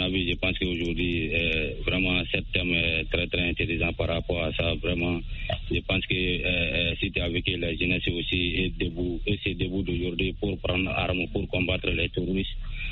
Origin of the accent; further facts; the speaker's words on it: Sounikini, Koulikoro, Mali; Voilà, Sounikini.